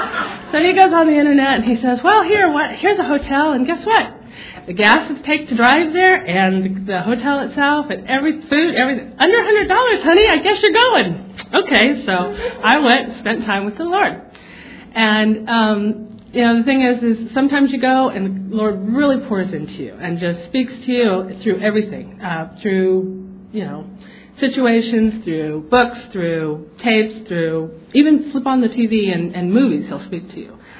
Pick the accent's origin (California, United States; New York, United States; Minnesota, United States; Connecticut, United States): California, United States; Thousand Oaks; Oh, real quick. … I'm from Thousand Oaks. I have three boys.